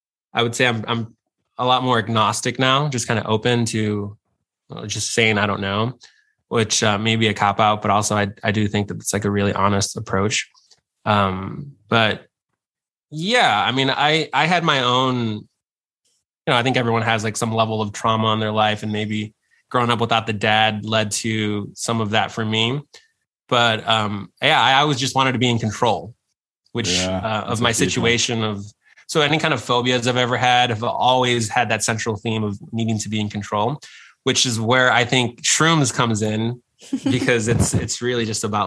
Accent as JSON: {"language": "English", "town": "Chicago", "region": "Illinois", "country": "United States", "tie": "born or raised there", "said": "I'm from Chicago, and I grew up on the West Side. So very inner city, that cliche story, single parent mom, no brothers and sisters. And I'm Mexican and Cuban, and my culture was Mexican growing up. So I was born and raised Catholic."}